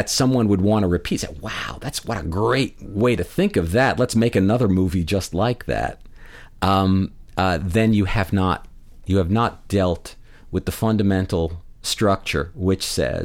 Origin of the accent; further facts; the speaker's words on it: United States; That's why I say I have to talk as an American. There are aspects of this problem which are uniquely ours.